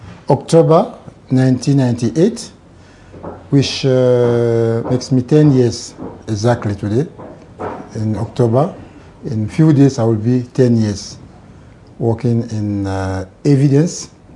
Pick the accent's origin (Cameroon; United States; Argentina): Cameroon; also born or lived in Canada; now in Kigali, Rwanda; I am from Cameroon, but also a Canadian citizen. I'm working here as a Canadian citizen. I have been in Canada for many years.